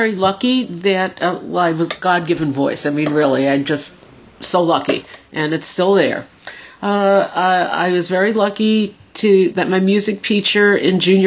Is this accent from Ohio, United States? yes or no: no; New Hyde Park, New York, United States; also born or lived in Manhattan / Jamaica; Well, I was born in Manhattan. I grew up in Long Island in a town called New Hyde Park. But I also kind of grew up partly in Jamaica because I spent a lot of time with my grandparents.